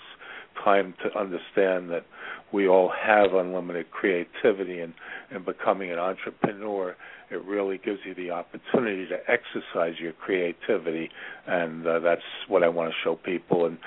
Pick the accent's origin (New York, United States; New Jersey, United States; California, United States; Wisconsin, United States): New York, United States; I'm from New York originally, and I'm the son of very successful entrepreneurial parents.